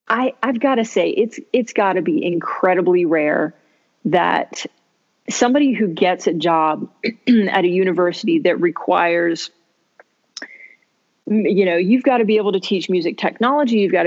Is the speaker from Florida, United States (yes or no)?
no; Charlotte, North Carolina, United States; I grew up all over the place. But I would think I would say that I landed in my most formative years in Charlotte, North Carolina.